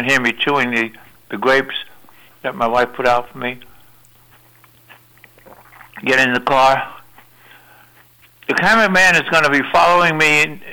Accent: Brooklyn, New York, United States; I'm from Brooklyn originally.

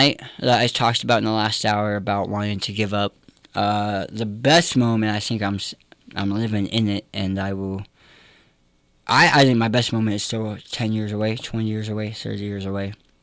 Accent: California, United States; We sold our house. We sold everything. I'm no longer from California, thank God.

